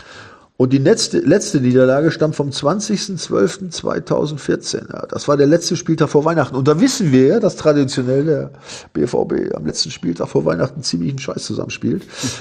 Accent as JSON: {"language": "German", "region": "Bremen", "country": "Germany", "tie": "born or raised there", "said": "ich habe ja auch wirklich auch gerne in Bremen gespielt. Ich stamme ja auch aus der Ecke"}